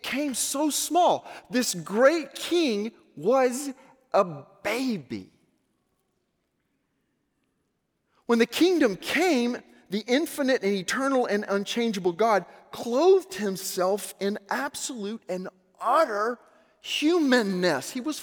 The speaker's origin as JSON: {"language": "English", "town": "Little Rock", "region": "Arkansas", "country": "United States", "said": "Little Rock shut down. I'm from Little Rock."}